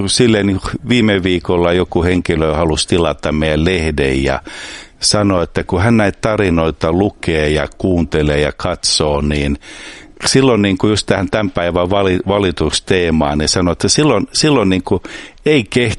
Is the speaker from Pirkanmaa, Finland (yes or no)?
no; Espoo, Uusimaa, Finland; also born or lived in Sipoo; Mä oon ihan tästä Espoossa asunut lapsuuteni ja sitten vanhemmat rakensivat tuonne Sipoon Nikkilään ja okay. Siellä asunut sitten.